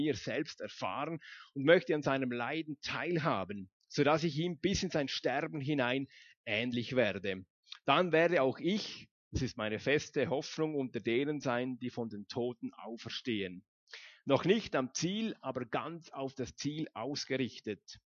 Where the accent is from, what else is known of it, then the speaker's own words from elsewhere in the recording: Liechtenstein; Eigentlich bin ich ja Liechtensteiner. Ich habe den Schweizer Pass abgegeben